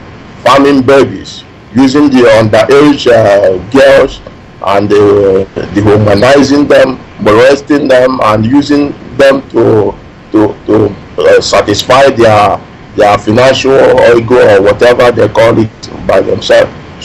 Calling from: Corfu, Ionian Islands, Greece; I'm calling from Corfu Island, Greece.

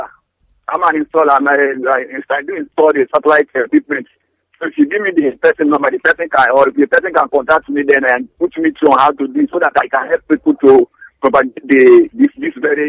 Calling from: Lagos, Nigeria; In Lagos.

